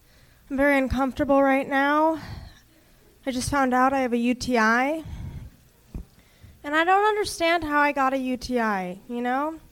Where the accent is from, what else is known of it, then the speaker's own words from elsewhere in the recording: Palo Alto, California, United States; I grew up in Palo Alto.